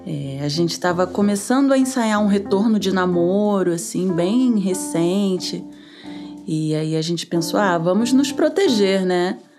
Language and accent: Portuguese; Niterói, Rio de Janeiro, Brazil; also born or lived in São Paulo; Eu morava em São Paulo, só que eu sou natural de Niterói, no Rio de Janeiro. Então, me mudei para o Rio de Janeiro, porque eu queria que minha filha nascesse no lugar, né, onde eu fui criada